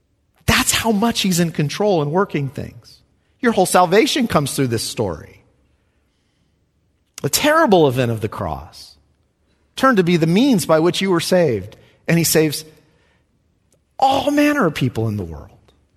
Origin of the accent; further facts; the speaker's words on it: Hanford, California, United States; in my home church growing up in Hanford